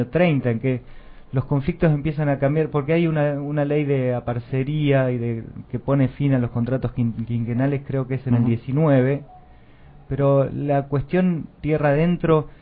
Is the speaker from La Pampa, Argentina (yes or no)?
yes; Santa Rosa, La Pampa, Argentina; tengo invitaciones oficiales de presentarlos en La Pampa, me han mandado cartas de la intendencia de mi pueblo